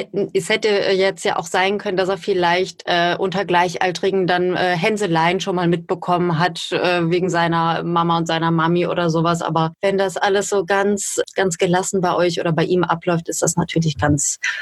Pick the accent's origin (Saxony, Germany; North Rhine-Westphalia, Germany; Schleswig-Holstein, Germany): North Rhine-Westphalia, Germany; Duisburg; born there; also meine Frau ist nicht gebürtige Duisburgerin, so wie ich